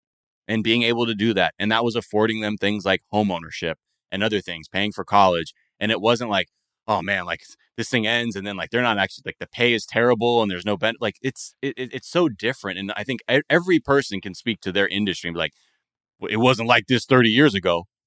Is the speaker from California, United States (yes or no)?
yes; California, United States; I grew up in the Valley, the San Fernando Valley as a kid.